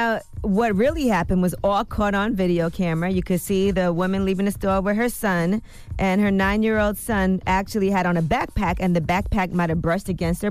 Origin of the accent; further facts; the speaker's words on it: Brooklyn, New York, United States; Y'all know I'm from Flatbush in Brooklyn.